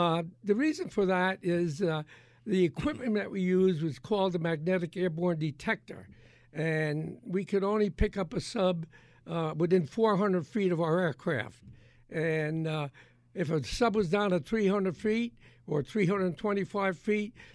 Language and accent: English; Port Reading, New Jersey, United States; And so I grew up basically in an area where there was mostly Italian people.